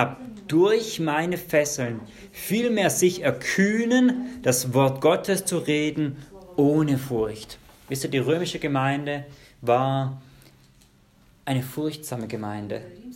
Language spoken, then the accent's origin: German; Baden-Württemberg, Germany; Ich komme aus dem Zabergäu, Richtung Heilbronn, da heißt immer, den würden wir nach Weinsberg liefern.